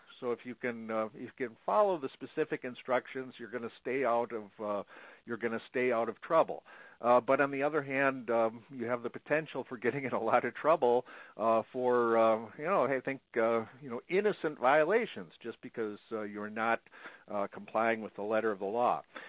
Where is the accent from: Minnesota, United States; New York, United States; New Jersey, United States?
Minnesota, United States; I cite the case here from Minnesota, actually from my home state, the case of attorney Randall Tighe.